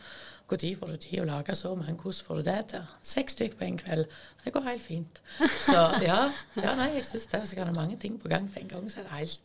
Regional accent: Vigrestad, Rogaland, Norway; Jeg kommer fra Vigrest.

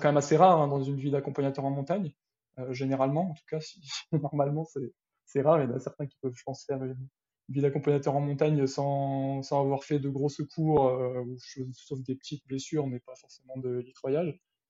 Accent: L'Île-Rousse, Corsica, France; ben, imposer ça serait sur les sentiers de mon enfance à Lillerousse. Là, sur les sentiers côtiers, tu sais, entre mer et montagne, petite montagne qui est dans la mer

